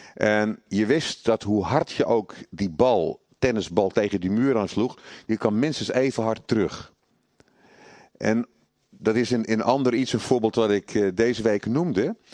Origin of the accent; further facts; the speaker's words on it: Netherlands; Ook als Nederland, ook als land waar we mogen wonen, waar ik geboren ben, opgegroeid.